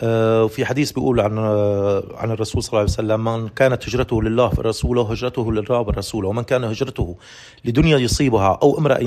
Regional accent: Syria; نفرض لحنا منزويين لحالنا كشوام أو كحلبية أو كحمصية أو كأي محافظة تانية

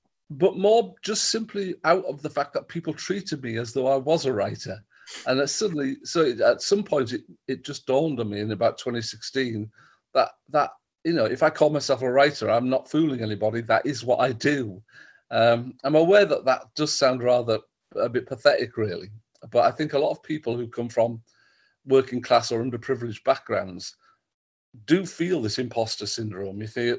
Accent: Stockton, California, United States; I went into a jail in Stockton, where I grew up. I grew up in Stockton, not in the jail.

